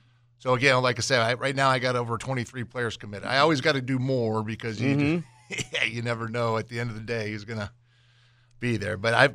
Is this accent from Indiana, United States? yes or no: no; Birmingham, Alabama, United States; also born or lived in Cincinnati, United States; So I grew up in Birmingham, Alabama. My dad got transferred to Cincinnati. And I went and played for Moeller High School.